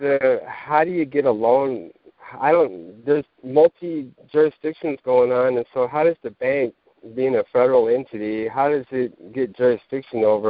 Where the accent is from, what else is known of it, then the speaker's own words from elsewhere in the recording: Oregon, United States; because I'm from Oregon, so Oregon became a union state in 1859.